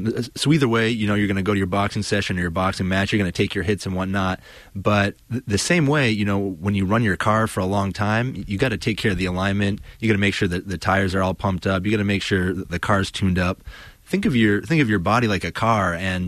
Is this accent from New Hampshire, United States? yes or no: yes; Keene, New Hampshire, United States; also born or lived in Oakland; now in Lansing, United States; I'm born and raised in Keene, New Hampshire, about 2 hours from Boston on the East Coast there. Recently, I moved here to Lansing from Oakland, California.